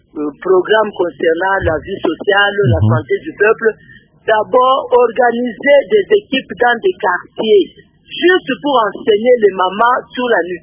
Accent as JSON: {"language": "French", "region": "Kinshasa", "country": "DR Congo", "said": "je suis servante de Dieu, je suis visionnaire messagère, je suis ici en mission dans la ville de Kinshasa, dans mon pays."}